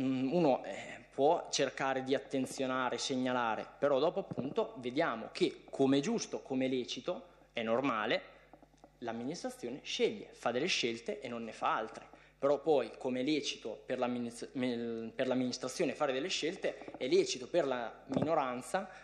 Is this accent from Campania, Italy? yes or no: no; San Costanzo, Marche, Italy; siamo tutti di San Costanzo e non è che c'entra essere di Cerasa piuttosto che di un'altra località